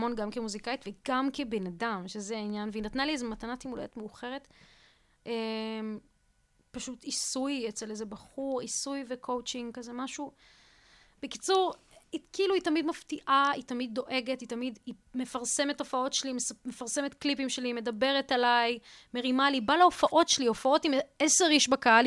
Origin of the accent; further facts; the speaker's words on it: Bat Yam, Tel Aviv District, Israel; גדלתי בבת ים, לא, אין קשר, שום צורה, אין לי, אני לא מהארץ